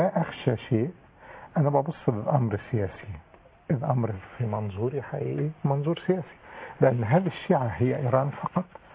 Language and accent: Arabic; Egypt; احنا كمصريين